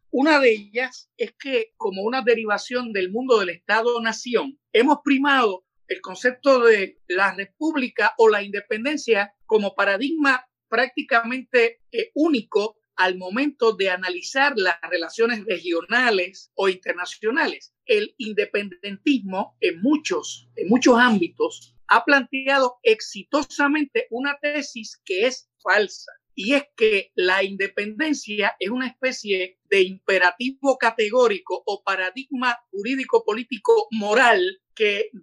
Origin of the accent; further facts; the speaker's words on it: Puerto Rico; somos latinoamericanos por formación y estirpe, por nuestra herencia antropológica. Y somos americanos también, porque tenemos la ciudadanía.